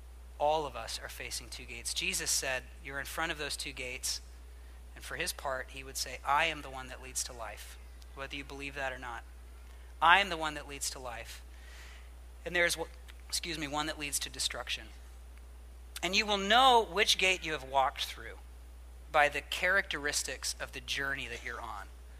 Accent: United States; I'm an American.

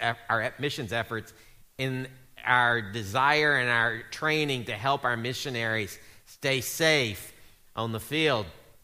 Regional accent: the South, United States; I know it's cold outside, but, well, actually, it's not cold for you guys. I'm from the South. It's cold.

